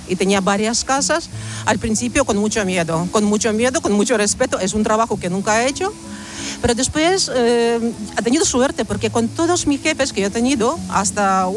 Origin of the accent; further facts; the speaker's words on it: Ukraine; now in Spain; yo soy de Ucrania y estoy aquí en España desde año 2001.